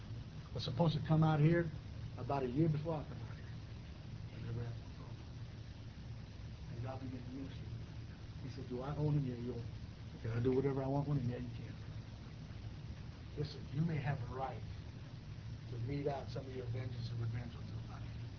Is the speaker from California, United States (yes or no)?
yes; Riverside, California, United States; And by the way, I'm from Riverside, not San Bernardino.